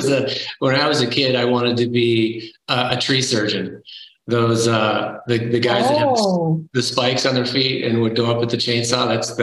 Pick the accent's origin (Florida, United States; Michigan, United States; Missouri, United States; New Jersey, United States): Michigan, United States; Detroit; now in Connecticut, United States; Yeah, I grew up outside Detroit, Michigan. And so we had a lot of trees there. I actually then moved to Connecticut